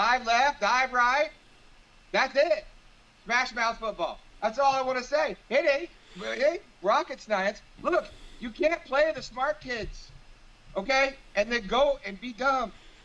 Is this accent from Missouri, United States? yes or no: no; Colorado, United States; Look, I grew up in Colorado.